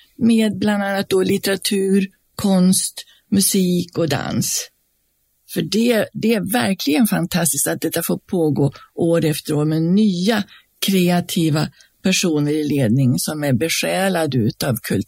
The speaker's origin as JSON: {"language": "Swedish", "country": "Austria", "moved": "yes", "lives_now": "Sweden", "said": "Så är det ju så att jag kommer då ifrån Österrike"}